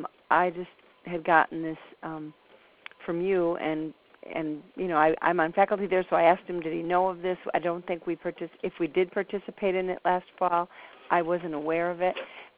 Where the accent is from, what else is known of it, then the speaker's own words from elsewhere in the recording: Chicago, Illinois, United States; I am from Chicago, and it's good to be with you all.